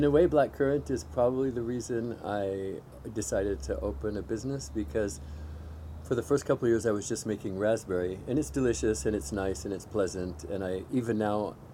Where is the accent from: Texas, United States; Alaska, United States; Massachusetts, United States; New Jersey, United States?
Alaska, United States; Soldotna; That's what I knew it as growing up in Soldotna.